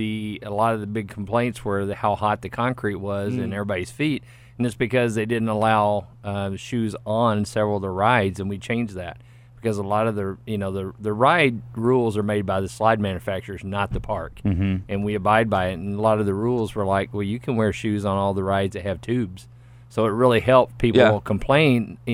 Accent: North Little Rock, Arkansas, United States; It's pretty cool because I'm actually from North Little Rock, and I worked at Wild River Country as a lifeguard the first year it was open.

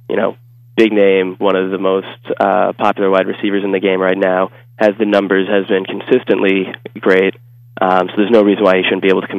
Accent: New Jersey, United States; Mostly Rutgers. I'm from New Jersey, so that was the team to pull for if you were from New Jersey and didn't have any ties anywhere else.

